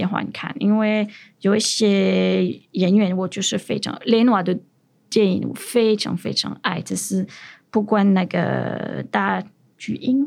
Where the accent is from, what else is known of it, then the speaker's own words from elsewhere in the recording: France; Chinese is a second language; 对，所以那时间就是到现在我们法国人都记住